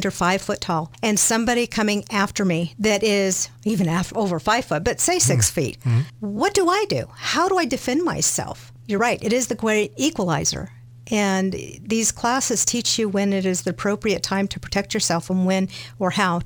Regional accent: Albuquerque, New Mexico, United States; And I grew up in the Albuquerque area. I was born here in Albuquerque.

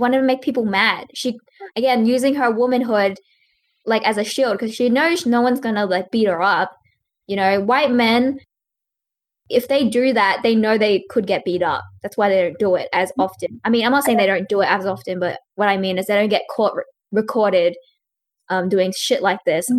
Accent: Australia; Well, I'm from Australia.

